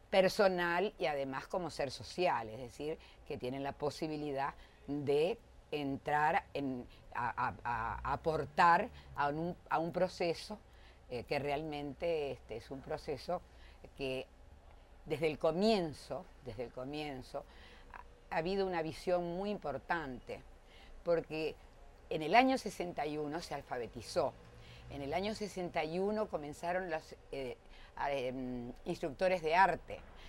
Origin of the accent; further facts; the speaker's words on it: Uruguay; accent: Uruguayan; Yo todavía guardo mi acento uruguayo, que en aquel momento lo tenía mucho más pronunciado.